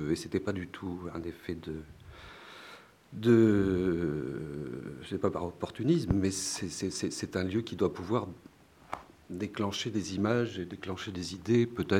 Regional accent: South-East, France; moved away as an adult; now in Paris, France; je ne suis pas du tout originaire du Sud-Ouest, je suis originaire du Sud-Est. Je suis arrivé à Paris, j'avais 22 ans

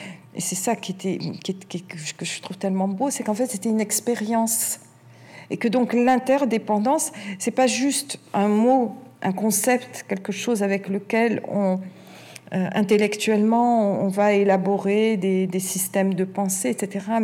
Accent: France; en tant que Français

